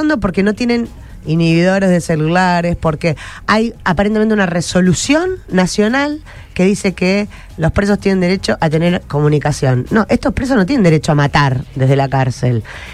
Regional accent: Argentina; se dio cuenta recién que somos argentinos, que estamos dentro del territorio nacional

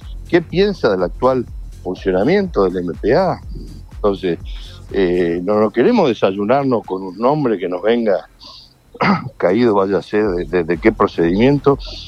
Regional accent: Rosario, Santa Fe, Argentina; Primero, porque soy de Rosario, sí.

